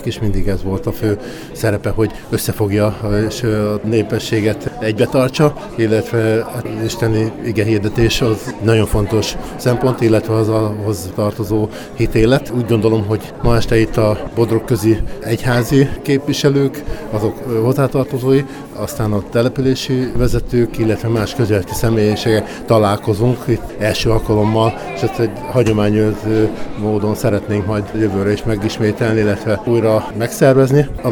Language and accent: Hungarian; Ricse, Borsod-Abaúj-Zemplén, Hungary; Hát alapvetően a származási helyem Ricsén születtem, illetve hát a Csékei település részen nőttem fel, és 18 éves koromig oda jártam vissza a szüleimhez